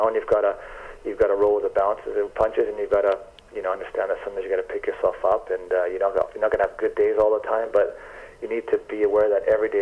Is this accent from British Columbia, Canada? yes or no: yes; Vancouver, British Columbia, Canada; I grew up in Vancouver, and I couldn't get a playing job here.